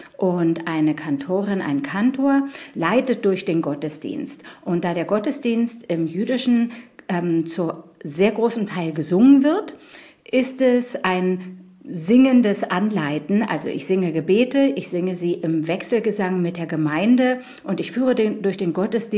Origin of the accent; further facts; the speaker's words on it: Berlin, Germany; Ich bin gebürtige Berlinerin.